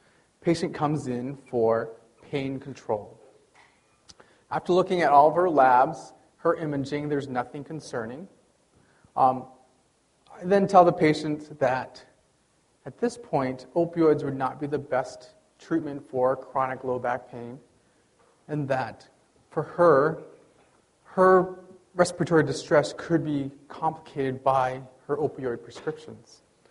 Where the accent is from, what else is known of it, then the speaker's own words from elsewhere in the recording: New Hampshire, United States; I grew up in New Hampshire, came here to Utah for schooling, went to the University of Utah for medical school.